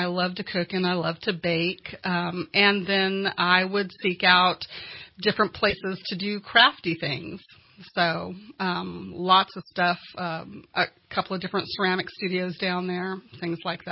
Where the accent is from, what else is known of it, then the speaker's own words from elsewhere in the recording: Cottonwood, California, United States; also born or lived in San Francisco Bay Area; I grew up in Shasta County. Originally, my family moved up from the Bay Area when I was really small. And so first grade, Cottonwood Elementary, Anderson High School